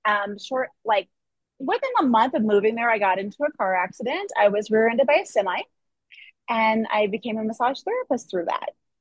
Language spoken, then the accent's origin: English; Des Moines, Iowa, United States; Well, I am originally from Des Moines, Iowa. If we want to go that far back, I'm originally from Des Moines, Iowa. So, and I grew up in a very dysfunctional family